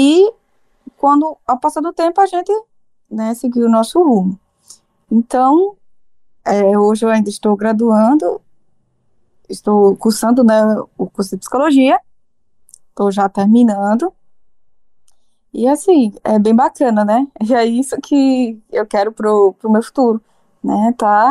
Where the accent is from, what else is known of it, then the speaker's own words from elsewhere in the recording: Alagoas, Brazil; born there; now in Sergipe, Brazil; Eu moro aqui em Sergipe faz assim 5 anos. Eu sou nascida no interior de Alagoas, eu sou alagoana.